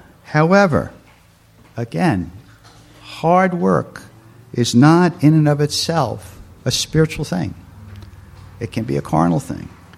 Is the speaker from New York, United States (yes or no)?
yes; New York City, New York, United States; where I grew up in New York City, there were still cobblestones left before I left the city.